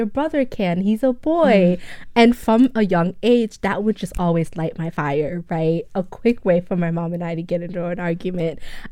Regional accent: Maryland, United States; also born or lived in Nigeria; So I'm Nigerian, right? Born in Nigeria, raised in Maryland, and grew up in this household that was very traditional, very patriarchal.

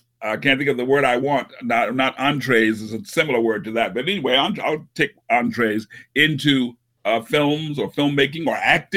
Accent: Nashville, Tennessee, United States; And, I mean, I lived abroad for many years, and of course, growing up in Nashville, the Titans didn't exist, the Tennessee Titans.

